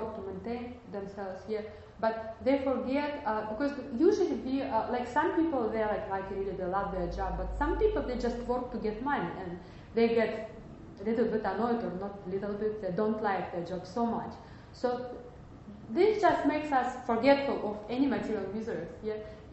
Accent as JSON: {"language": "English", "region": "Moscow", "country": "Russia", "second_language": "English", "said": "like I'm from Moscow, yes. Moscow is a huge city, like New York."}